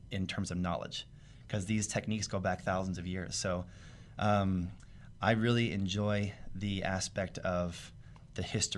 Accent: Vancouver, British Columbia, Canada; also born or lived in United States; Well, I grew up in Canada and America, so I'm from Vancouver, which is not necessarily a foreign country.

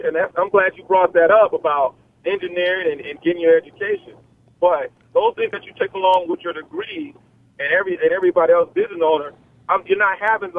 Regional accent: Mobile, Alabama, United States; I mean, hey, I'm from Mobile.

